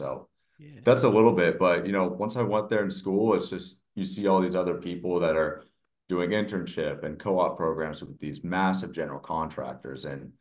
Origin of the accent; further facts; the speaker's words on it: West Coast, United States; before I even went to Clemson, I grew up on the West Coast.